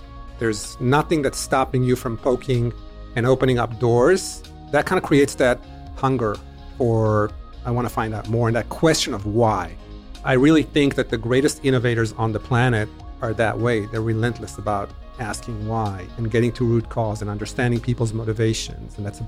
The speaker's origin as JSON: {"language": "English", "country": "Israel", "tie": "born or raised there", "said": "So for me, growing up in Israel in the 70s, I think I'm aging myself just by saying"}